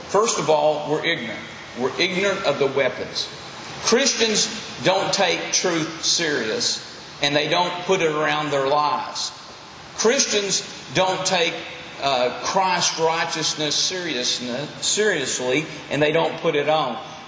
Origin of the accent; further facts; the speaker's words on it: Texas, United States; now in Mount Ida, United States; I'm from Texas. We have sand. We have stickers. We have, you know, concrete.